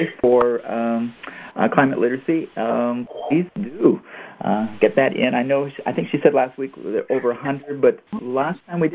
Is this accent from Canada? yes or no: yes; Canada; born there; As many of you know, that I was born in Canada, so I kind of track those things.